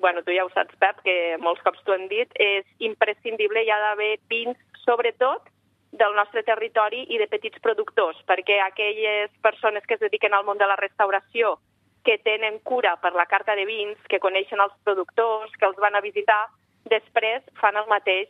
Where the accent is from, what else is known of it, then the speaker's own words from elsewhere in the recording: Lleida, Catalonia, Spain; I a les Terres de Lleida, jo que sóc de Lleida, també en tenim molts.